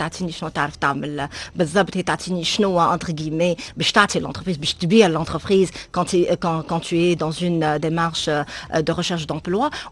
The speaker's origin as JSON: {"language": "Arabic", "country": "Tunisia", "said": "ديما ماذا بينا احنا تونسي خليني نشوف وخلينا نقعد معاه نعمل"}